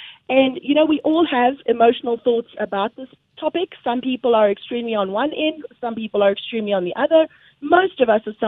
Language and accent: English; South Africa; accent: South African; moved away as an adult; also born or lived in London; They moved to South Africa, and I was born and raised in South Africa. So although they had very strong Scottish accents, I actually picked up the South African accent. Then my husband and I, as newlyweds, basically moved to London. We lived in London for 16 years